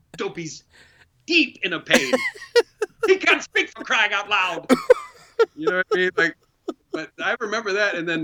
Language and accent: English; Ohio, United States; I'm originally from Ohio. Where I lived in Ohio, the high school didn't have a theater.